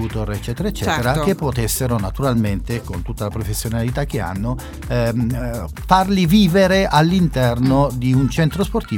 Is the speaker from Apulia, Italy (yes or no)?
yes; Francavilla Fontana, Apulia, Italy; Francavilla tra l'altro non è nemmeno il mio paese di nascita, ma è sicuramente la cittadina che mi ha visto crescere, perché ho giocato a calcio per, sì. per qualche anno qui a Francavilla